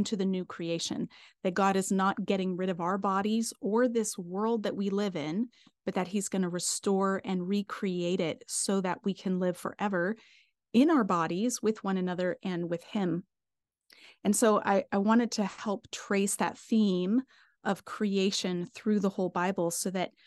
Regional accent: Denver, Colorado, United States; No, I grew up in Colorado. I grew up in Denver, and I've lived all over the place.

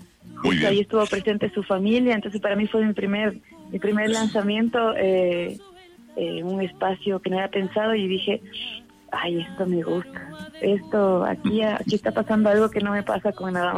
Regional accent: Ecuador; also born or lived in Mexico City / Buenos Aires; al poco tiempo de haber nacido regresamos todos al Ecuador, y prácticamente soy de acá, toda mi familia es de acá. Viví 8 años en Buenos Aires porque me fui a estudiar periodismo

